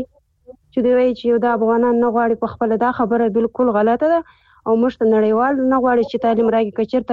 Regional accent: Afghanistan; now in Pakistan; له پاکستان څخه خبرې کوم.

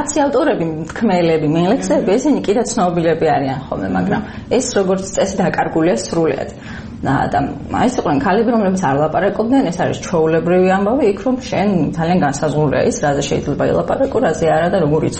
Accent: Mtskheta-Mtianeti, Georgia; born or raised there

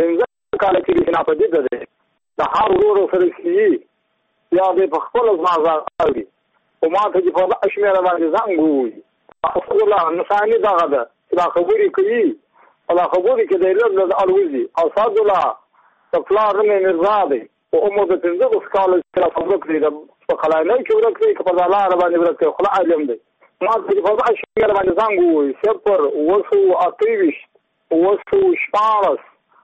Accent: Badghis, Afghanistan; زه په خپله د بادغیس یو ولایت یم د مقر د ولسوالۍ یم.

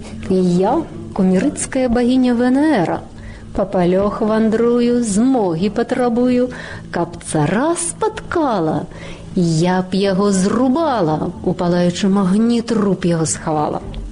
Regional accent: Savani, Minsk Region, Belarus; Я сама са Сталпцоўскага района, альбо, як кажуць у мясцовасці старэйшыя, са Сталпетчыны. Вёска мая называецца Савані, і Савані, і Савоні, два варыянты. Недалёка радзімая Куба Коласа.

